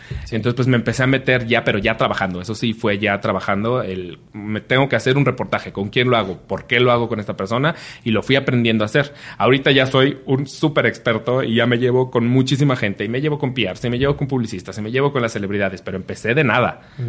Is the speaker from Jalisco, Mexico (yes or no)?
no; State of Mexico, Mexico; O sea, puedo decir que crecí en Ciudad de México. Es Estado de México, pero es lo que le llaman zona metropolitana.